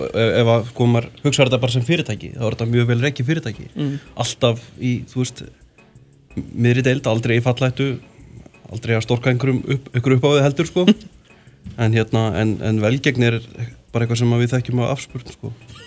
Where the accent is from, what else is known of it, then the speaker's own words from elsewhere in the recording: Kópasker, Northeastern Region, Iceland; Ég svo státa ég líka því að vera frá Kópaskýri það þykir fyndið